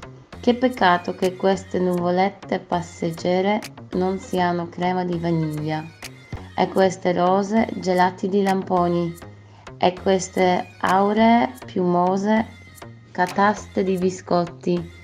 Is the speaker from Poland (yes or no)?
yes; Poland; Italian is a second language; now in Padua, Italy; vengo dalla Polonia, ma dal più o meno ottobre vivo a Padova.